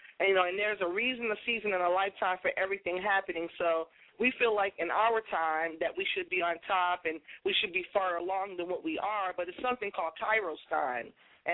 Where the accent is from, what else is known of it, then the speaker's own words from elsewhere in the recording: Boston, Massachusetts, United States; from my hometown, Boston, you know.